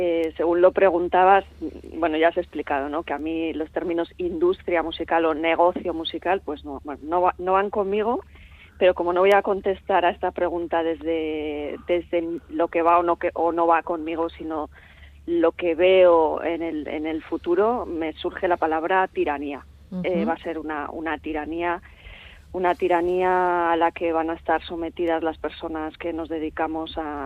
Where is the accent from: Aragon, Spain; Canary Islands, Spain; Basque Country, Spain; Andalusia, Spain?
Basque Country, Spain; Bilbao; que no soy de Irún, que soy de Bilbao.